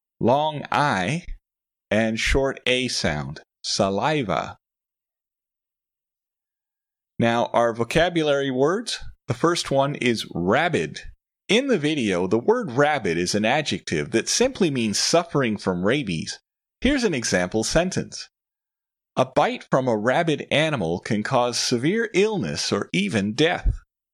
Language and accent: English; Canada; now in Taiwan; When I travel to my home country of Canada